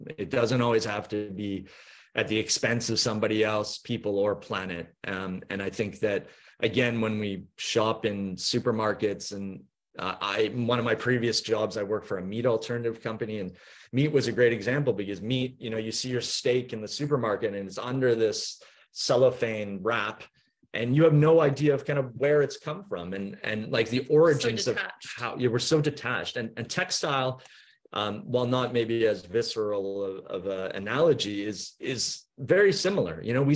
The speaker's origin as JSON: {"language": "English", "town": "Vancouver", "region": "British Columbia", "country": "Canada", "tie": "born or raised there", "lives_now": "Norfolk Island, Australia", "said": "for me growing up in Vancouver, or for most people, you're so accustomed to going to the supermarket"}